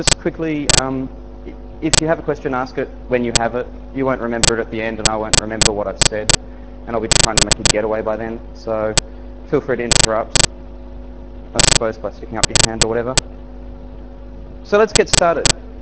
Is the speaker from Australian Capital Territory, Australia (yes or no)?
yes; Canberra, Australian Capital Territory, Australia; I come from Canberra.